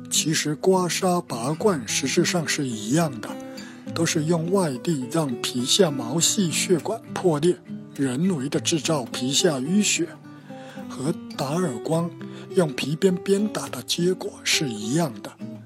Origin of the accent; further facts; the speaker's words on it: Fujian, China; 在我的老家闽南，干脆把中暑叫做凿痧、掉痧